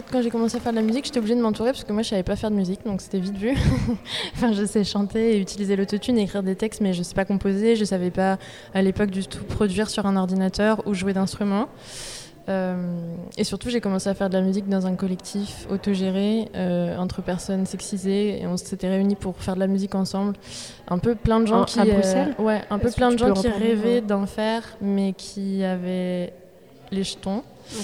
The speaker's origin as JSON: {"language": "French", "country": "France", "said": "Et moi, de base, je viens de France, donc la traversée de la frontière n'est pas un si gros événement"}